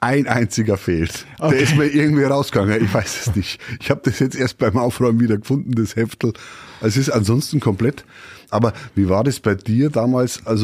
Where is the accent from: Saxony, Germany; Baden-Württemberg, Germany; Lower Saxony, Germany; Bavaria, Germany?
Bavaria, Germany; Ingolstadt; Und früher haben wir halt wirklich in Ingolstadt, wo ich aufgewachsen bin, da haben wir gespielt auf die Bolzplätze.